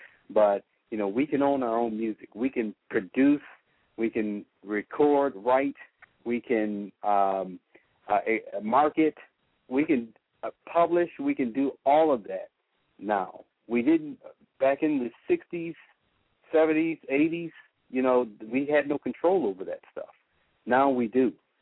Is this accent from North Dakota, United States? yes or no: no; Flint, Michigan, United States; We're all from Flint.